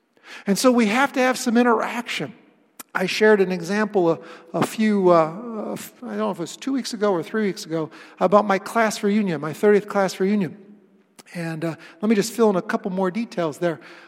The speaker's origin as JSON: {"language": "English", "town": "Webster", "region": "New York", "country": "United States", "tie": "born or raised there", "said": "a bunch of the gang were going to get together at a sports bar in Webster, New York, my hometown."}